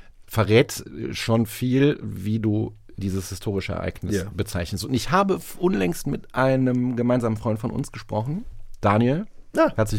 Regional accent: Rhineland, Germany; als Rheinländer sehe ich mich eher auf der anderen Seite.

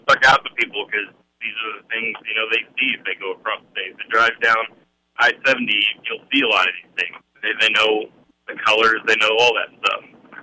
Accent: Hanover, Kansas, United States; Yeah, I grew up in Hanover. My family has a farm near the state line by Odell area. But grew up in Hanover, you know, went to school there.

